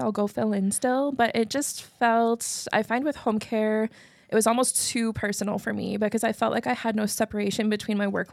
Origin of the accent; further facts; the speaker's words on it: Saskatchewan, Canada; now in Montreal, Canada; No, I'm from Saskatchewan.